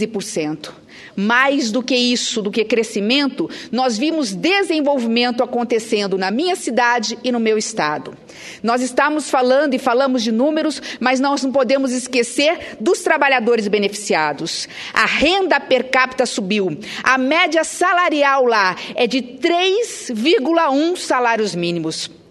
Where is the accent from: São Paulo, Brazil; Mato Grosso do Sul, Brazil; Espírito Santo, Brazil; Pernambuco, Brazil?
Mato Grosso do Sul, Brazil; Três Lagoas; estive eu na minha cidade natal, Três Lagoas, em Mato Grosso do Sul